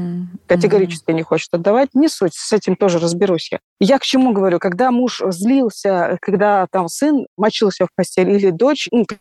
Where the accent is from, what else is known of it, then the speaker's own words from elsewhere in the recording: Dagestan, Russia; Я родом из Дагестана.